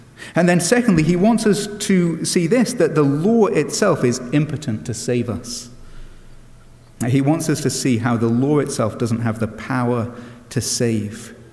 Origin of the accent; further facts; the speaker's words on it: England, United Kingdom; I've got to say, as an Englishman, that appeals to me